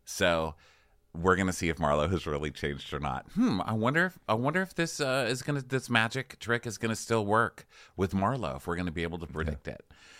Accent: El Paso, Texas, United States; Yeah, because I'm from El Paso.

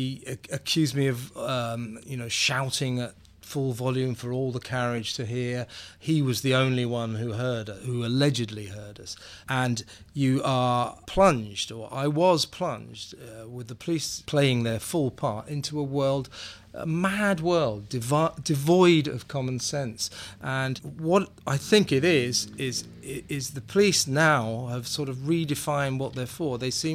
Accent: London, United Kingdom; I am from London

